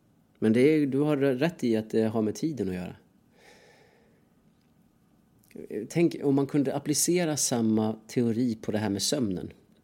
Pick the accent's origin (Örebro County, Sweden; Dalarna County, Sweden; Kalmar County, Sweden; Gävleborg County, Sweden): Dalarna County, Sweden; accent: Dalarna dialect; Märkte du att jag började prata dalmål nu när jag pratar om Dalarna? Jag kommer ju alltså från Dalarna.